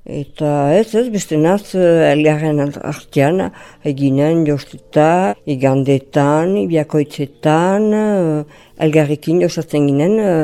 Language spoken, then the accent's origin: Basque; Irissarry, Nouvelle-Aquitaine, France; Irrizarrin sortu naiz, eta Irrizarrin lan egin dut, esposatu niz